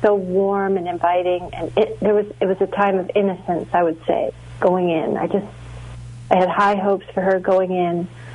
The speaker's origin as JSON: {"language": "English", "town": "Baltimore", "region": "Maryland", "country": "United States", "said": "Well, I am originally from Baltimore, but we moved back here."}